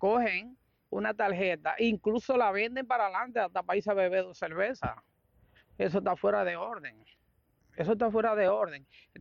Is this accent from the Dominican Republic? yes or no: yes; San Cristóbal, Dominican Republic; yo no soy de aquí, yo soy de San Cristóbal